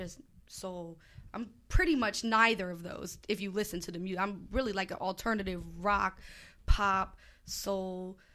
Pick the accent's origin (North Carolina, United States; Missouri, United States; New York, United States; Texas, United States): North Carolina, United States; also born or lived in New Orleans; now in Philadelphia, United States; I'm 25. I don't know. I'm from North Carolina. I moved to Philly in 2016 because I got divorced.